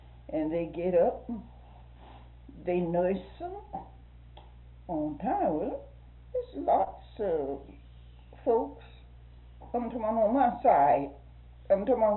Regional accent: Georgia, United States; now in Florida, United States; I come from Georgia.

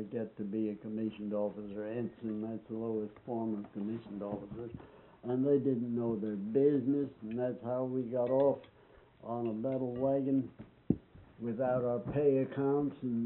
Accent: the West, United States; And of course, we grew up with guns in the West.

